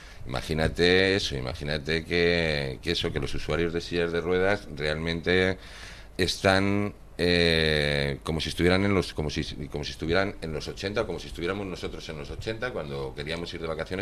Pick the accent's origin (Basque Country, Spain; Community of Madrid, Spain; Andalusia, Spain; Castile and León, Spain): Castile and León, Spain; Salamanca; now in Gran Canaria, Spain; Bueno, soy un salmantino que desembarca aquí en Gran Canaria hace 5 años.